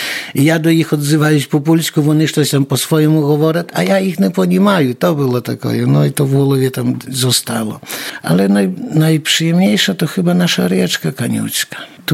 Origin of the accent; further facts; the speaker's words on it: Kaniuky, Podlaskie Voivodeship, Poland; also born or lived in Kenchyn; Я народився в Кенчині, а мой тато родом з Канюк походить. Я мав 4 літа, як ми приїхали туди до Канюка. Мама з Гукович, по такий акцент, як у нас говорять тут в Канюк, з Гукович, то 5 кілометрів через річку.